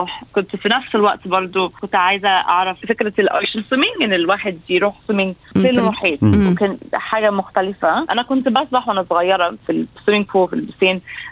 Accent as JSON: {"language": "Arabic", "town": "Alexandria", "region": "Alexandria Governorate", "country": "Egypt", "lives_now": "Sydney, Australia", "said": "أنا أهلي من مصر وإحنا من اسكندرية مدينة ساحلية."}